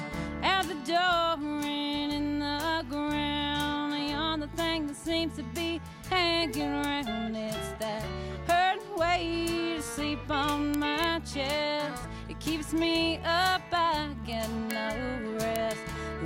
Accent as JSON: {"language": "English", "region": "Georgia", "country": "United States", "tie": "born or raised there", "said": "This is about my home state, Go Dogs. This one is called"}